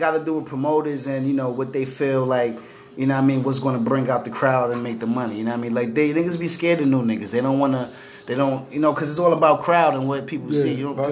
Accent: Brooklyn, New York, United States; I'm from Brooklyn, baby.

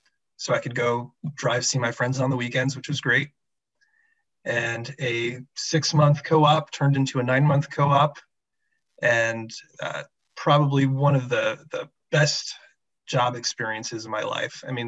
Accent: Queens, New York, United States; born and raised in New York, Queens.

